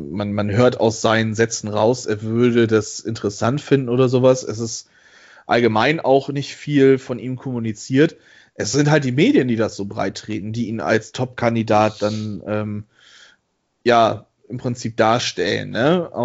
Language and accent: German; Bremen, Germany